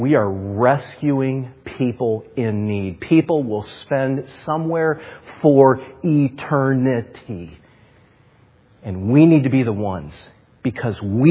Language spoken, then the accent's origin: English; Canton, Ohio, United States; I grew up in Canton, Ohio. I was a football head all my life.